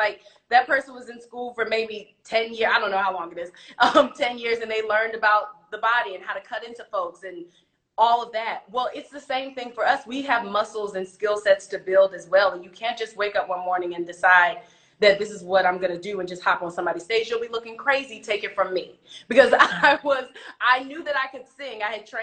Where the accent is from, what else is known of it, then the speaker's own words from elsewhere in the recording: Laurel, Maryland, United States; Well, I'm from the DMV. I'm from Maryland, Laurel, Maryland specifically.